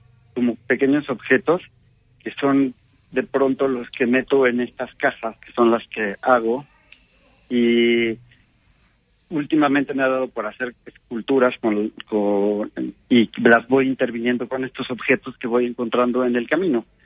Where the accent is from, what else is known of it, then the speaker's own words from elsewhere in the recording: Guadalajara, Jalisco, Mexico; also born or lived in León / Querétaro; Pues mira, sí, nací en León. La realidad es que viví mucho tiempo, muy poco tiempo allá. Después pasamos a Guadalajara y bueno, fuimos un poco como gitanos de niños. Después ya me vine a la ciudad de Querétaro con mi familia